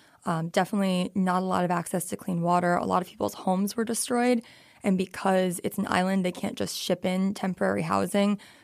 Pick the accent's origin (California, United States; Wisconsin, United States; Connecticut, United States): Connecticut, United States; I grew up in Connecticut, so I'd never really seen a bad storm like this.